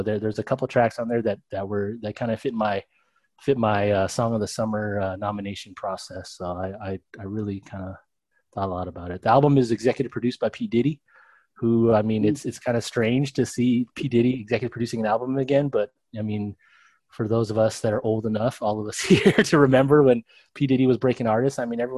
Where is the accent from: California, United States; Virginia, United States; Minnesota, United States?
California, United States; Los Angeles; that's something that I definitely latched onto growing up in East